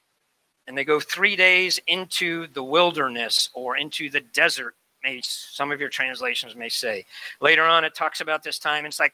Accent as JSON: {"language": "English", "town": "Chicago", "region": "Illinois", "country": "United States", "tie": "born or raised there", "said": "When I was growing up in the Chicagoland area, we lived near a place that was called Underwriters Laboratories, UL."}